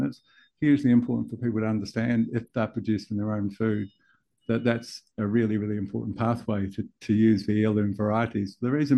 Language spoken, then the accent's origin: English; New Zealand; now in Australia; I came from New Zealand originally. I've been in Australia for the last 35 years, and I have an Australian grandfather, so I was sort of part of both.